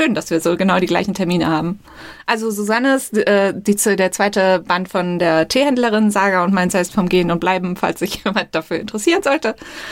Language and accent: German; Wuppertal, North Rhine-Westphalia, Germany; Ich komme da ja aus der Gegend.